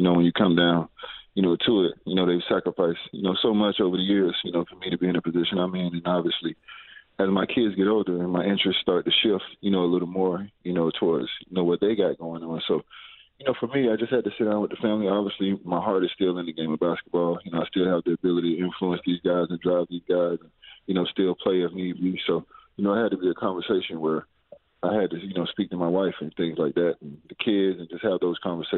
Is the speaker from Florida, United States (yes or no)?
yes; Florida, United States; growing up in South Florida, I'm a diehard Dolphin fan.